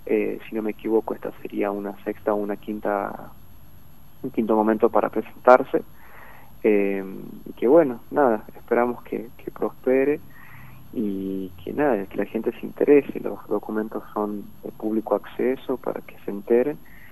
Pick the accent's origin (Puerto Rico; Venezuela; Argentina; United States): Argentina; Villa Unión, La Rioja; yo de hecho no soy de Capital, soy de Villa Unión